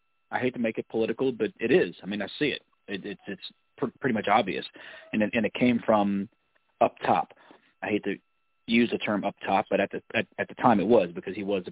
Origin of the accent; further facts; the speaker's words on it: New Orleans, Louisiana, United States; I grew up in the Deep South. I grew up in New Orleans.